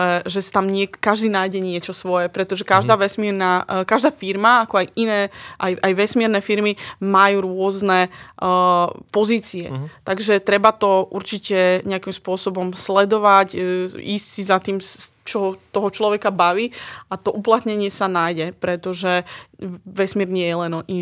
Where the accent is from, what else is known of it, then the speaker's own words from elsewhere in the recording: central Slovakia, Slovakia; ja, ktorá som tuto zo stredného Slovenska, študovala som jazyky, tlmočníctvo